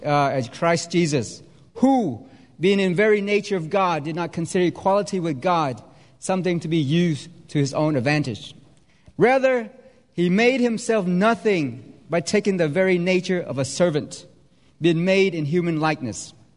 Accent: Vietnam; I'm from Vietnam.

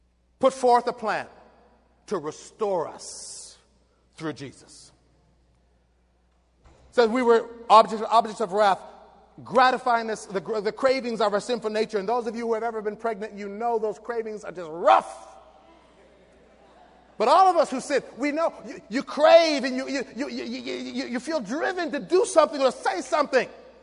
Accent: United States; The way we do things here in our country, in America, it's interesting because I'm American. I was born here. I always identified myself as American.

